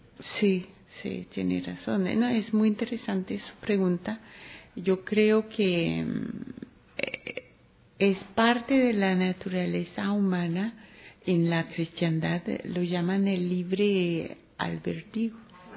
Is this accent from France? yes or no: yes; Paris, Île-de-France, France; born there; Spanish is a second language; also born or lived in Chile / Central America; Yo nací en París. Es que el español lo aprendí en Chile con una argentina y luego viví 10 años en América Central.